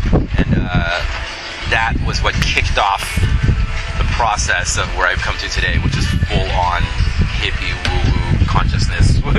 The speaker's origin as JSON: {"language": "English", "town": "San Diego", "region": "California", "country": "United States", "said": "And I'm from San Diego."}